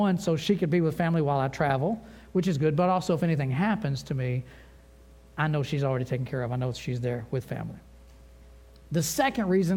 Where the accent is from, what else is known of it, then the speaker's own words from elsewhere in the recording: Kentucky, United States; One, we're both from Kentucky.